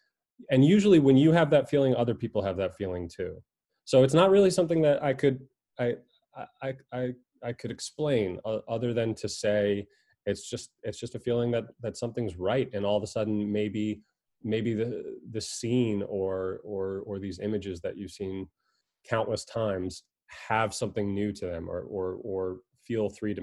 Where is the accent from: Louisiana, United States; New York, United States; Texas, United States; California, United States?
New York, United States; starting out growing up in New York, I was always really into music and story connecting.